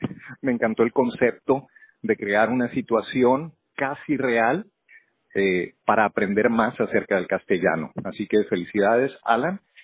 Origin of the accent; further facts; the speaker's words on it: Mexico; now in Miami, United States; mexicano viviendo en Miami.